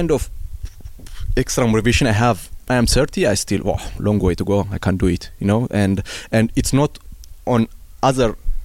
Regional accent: Tigray, Ethiopia; English is a second language; So I don't want them to struggle, because I see I am from Tigray or they are from Tigray.

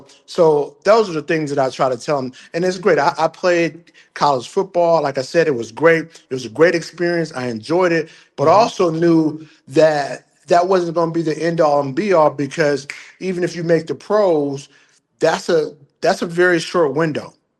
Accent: Baldwin, Michigan, United States; I am originally from Baldwin, Michigan, not too far from Muskegon. I'm not sure if you guys are familiar with that area. Real close to the legendary Idlewild, Michigan, and Baldwin's a great town near and dear to my heart.

